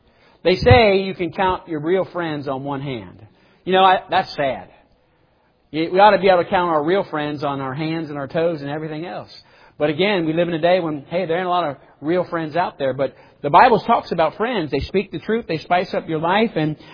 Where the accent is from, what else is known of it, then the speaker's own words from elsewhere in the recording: Blue Ash, Ohio, United States; and where I grew up in Blue Ash, we were kind of separated, right?